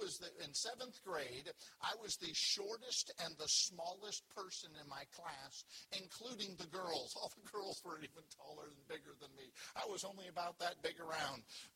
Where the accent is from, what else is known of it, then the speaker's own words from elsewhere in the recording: Pennsylvania, United States; also born or lived in California; now in Southern US; I was born in California. When I was young, I lived in Pennsylvania, and I got down south as fast as I could. I consider myself a Southerner now.